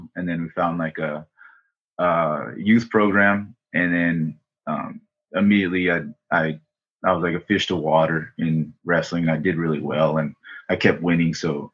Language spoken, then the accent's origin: English; San Diego, California, United States; also born or lived in Los Angeles; Yeah, I'm from San Diego, and I grew up here. I wasn't born. I was born in L.A., but I grew up here since I was tiny.